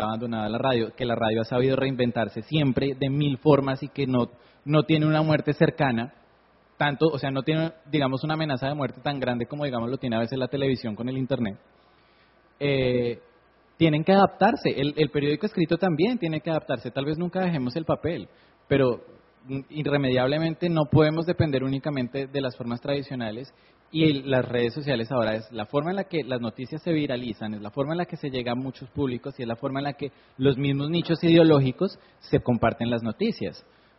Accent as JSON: {"language": "Spanish", "region": "Bogotá", "country": "Colombia", "said": "en Bogotá, que es de donde yo vengo"}